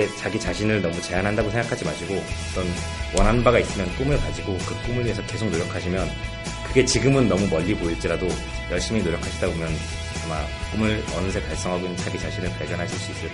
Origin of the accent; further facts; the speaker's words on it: South Korea; moved away as an adult; 저도 한국에서 태어나서 그냥 한국에서 30년을 자랐지만